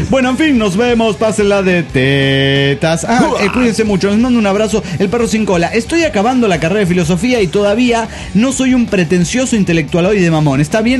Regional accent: Germany; now in Florianópolis, Brazil; Soy el alemán de Florianópolis, Brasil.

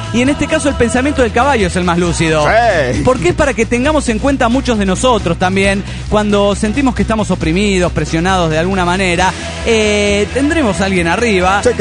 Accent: Los Andes, Valparaíso, Chile; de los Andes, Chile, po.

